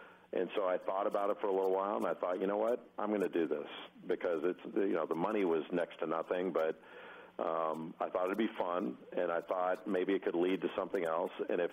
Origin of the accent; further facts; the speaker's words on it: Rolling Hills, California, United States; and I grew up in Rolling Hills. We had a lot of tennis players there